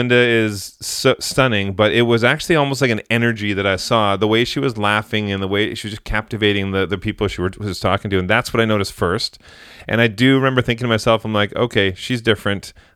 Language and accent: English; Vancouver, British Columbia, Canada; So I'm from Vancouver